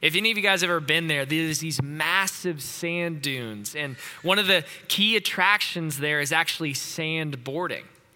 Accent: Tennessee, United States; I'm from East Tennessee. We went to the beach mostly in the summer, not to Colorado

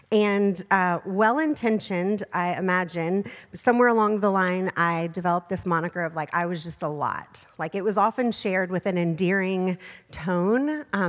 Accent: Charleston, South Carolina, United States; Just for a little bit of background context, I'm from Charleston. I was raised there.

